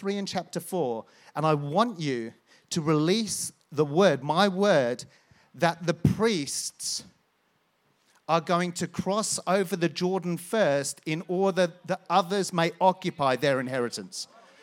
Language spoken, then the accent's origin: English; United Kingdom; But being British, that is.